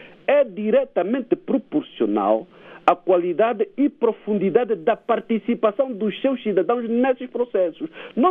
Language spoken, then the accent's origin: Portuguese; Angola; Agora, nós cidadãos também temos que proteger o nosso interesse como angolanos